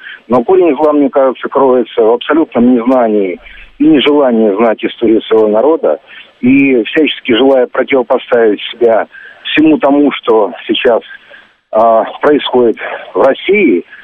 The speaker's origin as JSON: {"language": "Russian", "region": "Sevastopol", "country": "Ukraine", "tie": "born or raised there", "moved": "yes", "lives_now": "Moscow, Russia", "said": "Я родился и вырос в Севастополе, и давно уже живу в Москве."}